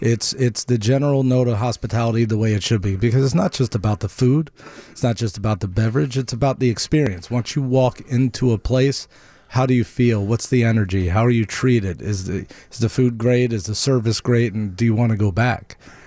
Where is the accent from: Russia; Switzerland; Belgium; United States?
United States; Pikesville, Maryland; born there; I was born in Baltimore, Maryland, in Pikesville. Shout out to Pikesville.